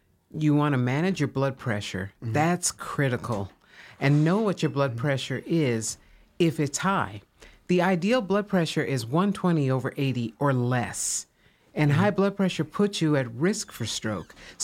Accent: Toledo, Ohio, United States; Originally, I'm from Toledo, Ohio.

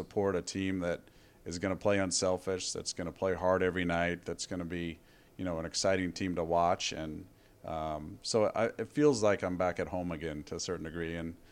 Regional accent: Des Moines, Iowa, United States; I'm Midwest guy, you know, probably no different than you. You grew up in Carmel. I grew up in Des Moines.

